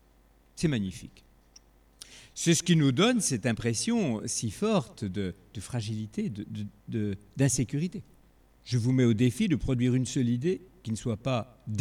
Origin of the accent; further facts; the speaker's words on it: Lyon, Auvergne-Rhône-Alpes, France; Je suis vieux, mais je ne dirais pas « cette pièce est réservée aux vieux ». Je suis lyonnais